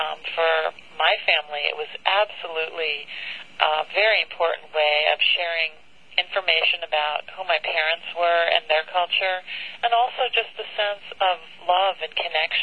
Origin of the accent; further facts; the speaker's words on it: Syracuse, New York, United States; I was really working from my own memories of growing up in Syracuse